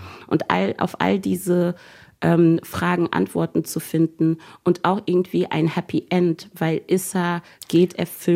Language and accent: German; Germany; denn ich bin Deutsche, ich bin deutsch sozialisiert